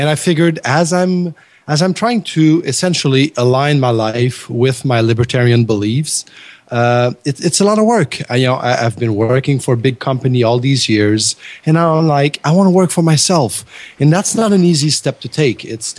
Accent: Canada; Hey now. I'm Canadian.

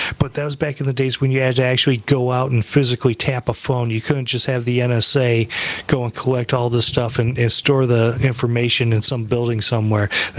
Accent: United States; I'm American. I only speak one language.

